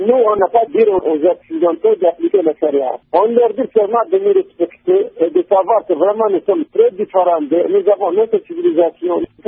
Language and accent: French; Mali; Nous sommes des Maliens.